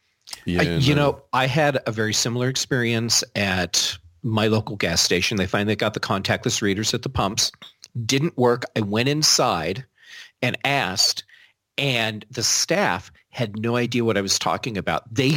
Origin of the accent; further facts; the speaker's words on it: United States; accent: American; I think it's my crazy American accent.